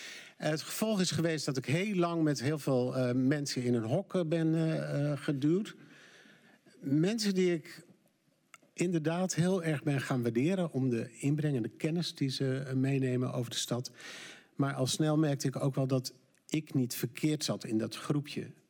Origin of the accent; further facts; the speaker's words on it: Zwolle, Overijssel, Netherlands; born there; Ik ben in 1958 geboren in Zwolle, om de hoek bij Ellie. Oma werd door mij gefrequenteerd als scout in die jaren al. Ik werd geboren in een christelijk gezin, een gereformeerd gezin in Zwolle